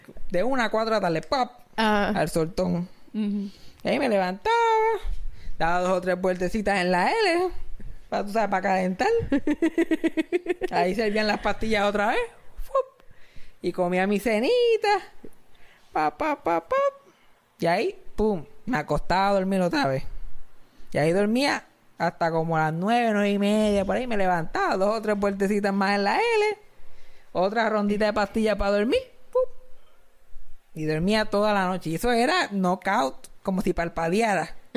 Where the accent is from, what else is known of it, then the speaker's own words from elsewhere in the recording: Cabo Rojo, Puerto Rico; Ah, yo soy de Cabo Rojo.